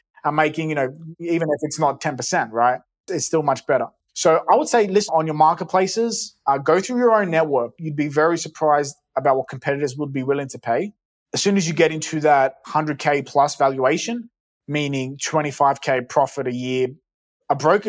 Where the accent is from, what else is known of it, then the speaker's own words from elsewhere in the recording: Australia; I mean, I grew up in Australia.